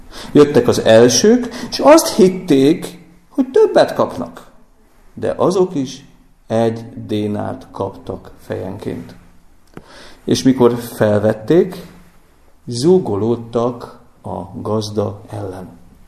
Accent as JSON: {"language": "Hungarian", "region": "Pest", "country": "Hungary", "said": "én Pest megyei vagyok eredendően"}